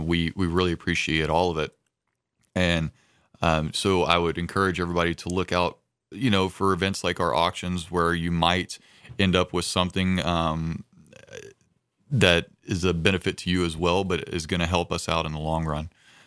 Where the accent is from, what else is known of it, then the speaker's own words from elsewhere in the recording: Mississippi, United States; also born or lived in Tennessee; I grew up in North Mississippi and in Southwestern Tennessee.